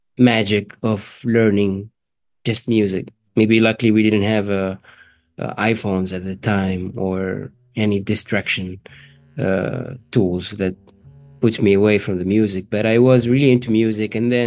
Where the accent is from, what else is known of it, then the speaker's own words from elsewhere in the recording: Tunisia; I was born in Tunisia and grew up in Tunisia.